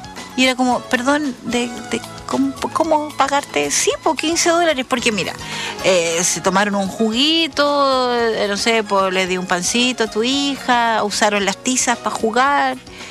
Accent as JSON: {"language": "Spanish", "region": "south", "country": "Chile", "said": "somos del sur de Chile. Uno tiene como otra visión de la vida, digamos, porque como que se comparte más."}